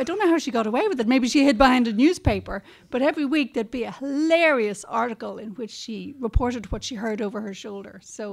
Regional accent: Munster, Ireland; We're all from Kerry.

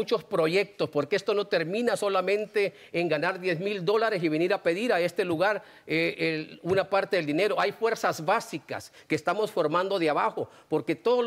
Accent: Honduras; Yo soy hondureño, señor juez.

